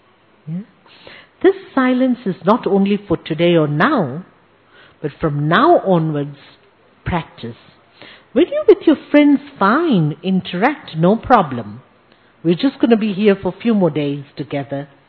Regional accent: Zimbabwe; also born or lived in Zambia; now in Kenya; I was born in Zambia. I was brought up in Zimbabwe and living in Kenya for the last 38 years. So virtually African, isn't it? And a lot of people think I'm Indian. I am, of course, born to Indian parents, but I'm a third generation African.

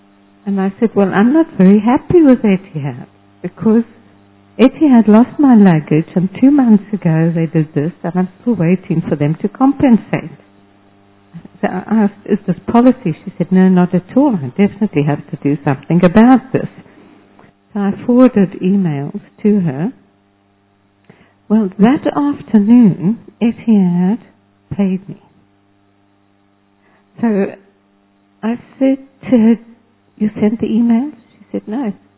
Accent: Zimbabwe; As you know, I'm from Zimbabwe

